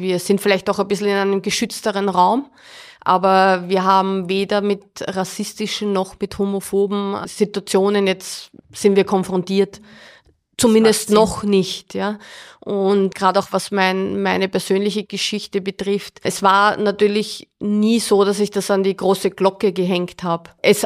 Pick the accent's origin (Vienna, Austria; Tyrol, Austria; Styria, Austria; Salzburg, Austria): Vienna, Austria; Ja, also ich bin Wienerin, lebe aber jetzt seit 2012 am Stadtrand in Niederösterreich. Hat sich auch so ergeben, weil einfach mein Büro in St. Pölten ist.